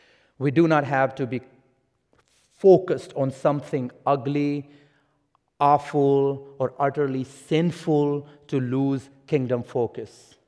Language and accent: English; Pakistan; English is a second language; Many of you know I come from Pakistan. I live there, and still most of my ministry is among Muslims.